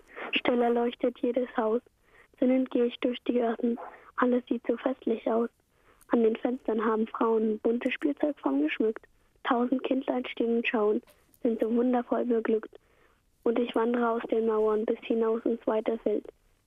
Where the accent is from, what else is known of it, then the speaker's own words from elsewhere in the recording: Brandenburg, Germany; Na Brandenburg.